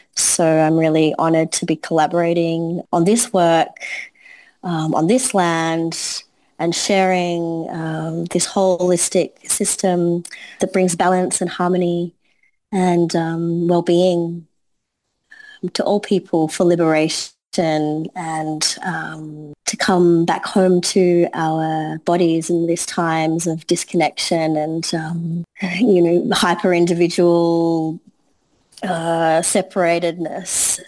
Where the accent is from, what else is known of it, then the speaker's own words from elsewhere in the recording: Australia; born there; My ancestry is Sri Lanka. I'm from Sri Lanka. I'm born in Australia.